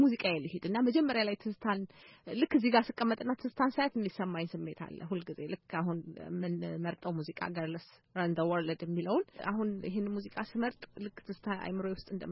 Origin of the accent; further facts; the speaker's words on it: Dire Dawa, Ethiopia; ድሬዳዋ ነው ተወልጄ ያደኩት እዛ ድሬዳዋ ነው እንግዲህ መጀመሪያ ደረጃ ትምህርቴ ነው የተማርኩት ከዛ በኋላ አዲስ አበባ ስመጣና